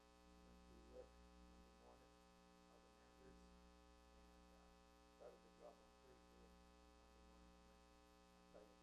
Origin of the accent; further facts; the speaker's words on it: Saskatchewan, Canada; originally I'm from Saskatchewan, born in just a little community. My grandmother was a midwife. Just a small Métis community at the end of the road.